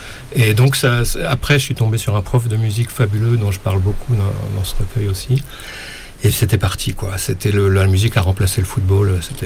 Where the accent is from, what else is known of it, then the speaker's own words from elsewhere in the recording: Créteil, Île-de-France, France; j'ai grandi à Créteil